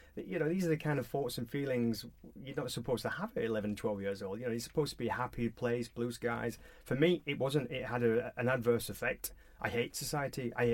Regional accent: Halifax, Yorkshire and the Humber, United Kingdom; I lived a very normal working class life. I was brought up in Boothtown in Halifax, West Yorkshire.

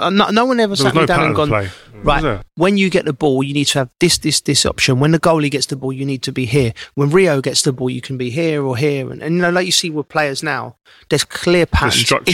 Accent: England, United Kingdom; as an Englishman

